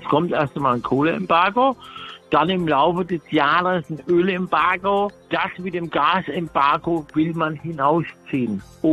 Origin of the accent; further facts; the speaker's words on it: Frankfurt, Hesse, Germany; ich bin aus Frankfurt